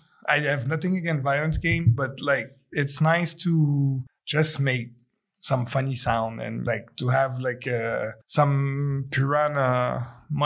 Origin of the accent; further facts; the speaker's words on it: Quebec, Canada; now in Spain; I'm from Quebec, like the French part of Canada. Yeah, I'm actually moved here for work.